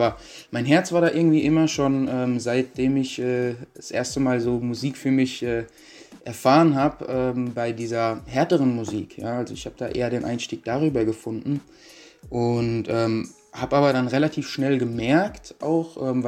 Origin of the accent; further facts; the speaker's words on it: Darmstadt, Hesse, Germany; moved away as an adult; Genau, das ist meine Heimat, da komme ich eigentlich her. Da wurde ich auch geboren. Und ja, dementsprechend bin ich da auch aufgewachsen, die ersten 20 Jahre meines Lebens dort verbracht.